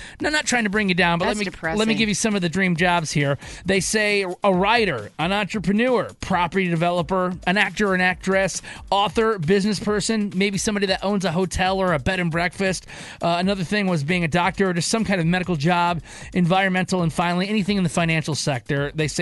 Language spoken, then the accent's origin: English; Michigan, United States; First of all, my family, like I'm originally from Michigan.